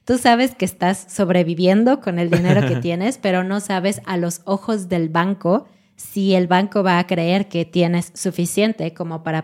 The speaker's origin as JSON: {"language": "Spanish", "country": "Mexico", "said": "sí somos mexicanos"}